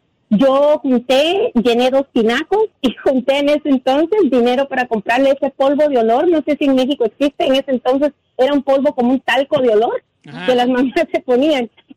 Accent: Guatemala; de donde yo soy, de Guatemala

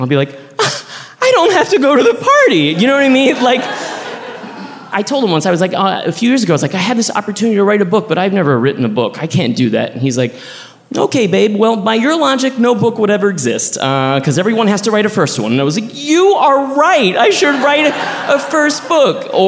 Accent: Texas, United States; Every time I visit my home state, Texas, every time I'm there, like, I feel this weight come off me.

